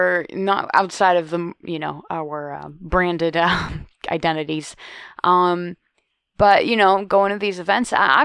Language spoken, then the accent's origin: English; Pittsburgh, Pennsylvania, United States; And I was like, oh, we're from Pittsburgh.